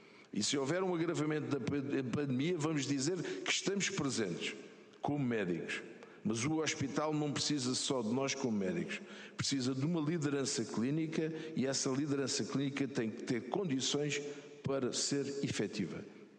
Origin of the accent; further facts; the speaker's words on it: Porto, Norte, Portugal; now in Setúbal, Portugal; Eu não sou de Setúbal, eu sou do Porto, mas é a minha terra de adoção, é aquela onde eu vivo, onde eu vi nascer e morrer os meus familiares, alguns, a grande maioria estão no Porto